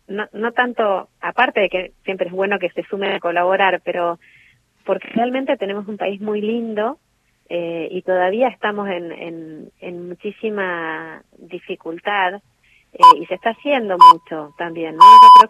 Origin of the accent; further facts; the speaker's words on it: Buenos Aires, Argentina; yo también soy de Buenos Aires, así que voy y vengo